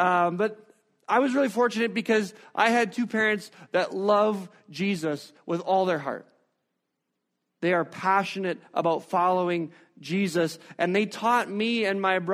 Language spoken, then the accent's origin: English; Hilda, Alberta, Canada; I grew up in Hilda, Alberta. It's a tiny little farming community just north of Medicine Hat.